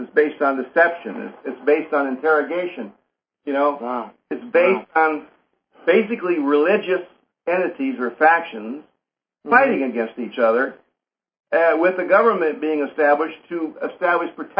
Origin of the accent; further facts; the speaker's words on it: Ann Arbor, Michigan, United States; He's from Flint, and I'm from Ann Arbor.